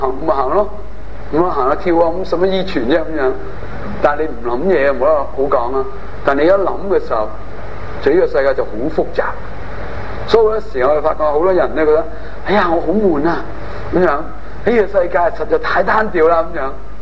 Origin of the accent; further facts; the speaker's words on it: China; 但到我哋中国人谂咧就好麻烦嘅